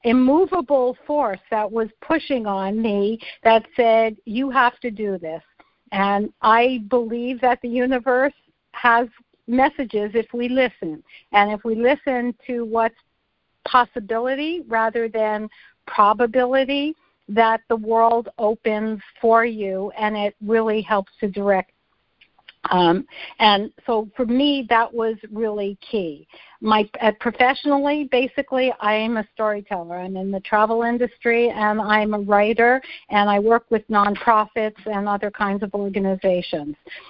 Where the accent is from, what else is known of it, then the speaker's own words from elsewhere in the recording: Canada; And I'm Canadian, so I can say I'm a believer